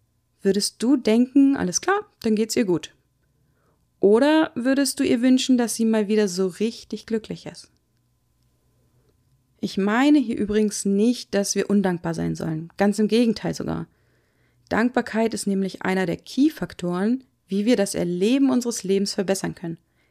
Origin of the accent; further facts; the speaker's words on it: Wolfsburg, Lower Saxony, Germany; Und ich empfinde meine Heimat wieder deutlich schöner, als ich es früher gefunden habe. Früher fand ich Wolfsburg einfach immer nur grau.